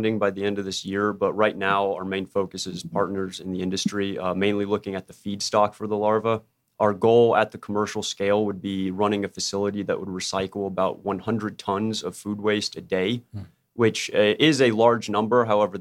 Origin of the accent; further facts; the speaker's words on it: Norcross, Georgia, United States; I'm born and raised in Georgia, up in Norcross.